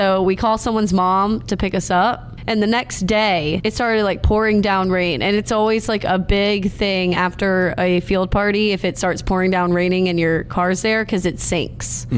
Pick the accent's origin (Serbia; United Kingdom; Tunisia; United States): United States; Gloucester, Virginia; I am from a little town about an hour south of here called Gloucester, Virginia. And Gloucester is a little southern town.